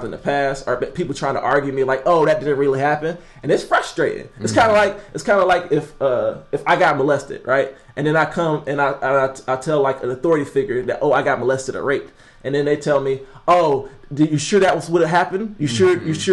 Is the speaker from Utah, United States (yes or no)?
no; Florida, United States; I'm from the South, so it's a little different. I'm from, like, Northern Florida. If you don't know about Northern Florida, you might think, oh, Florida